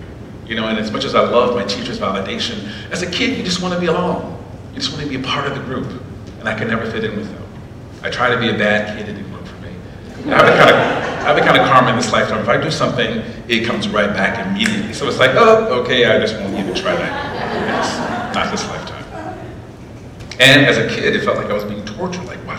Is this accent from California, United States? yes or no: no; Cincinnati, Ohio, United States; I am from Cincinnati, Ohio.